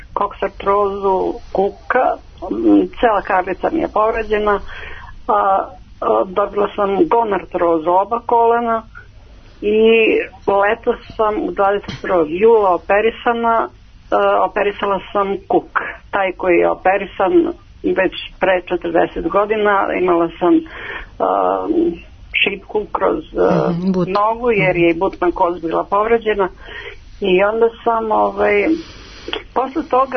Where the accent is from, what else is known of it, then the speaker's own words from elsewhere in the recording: Belgrade, Serbia; ja sam iz Beograda.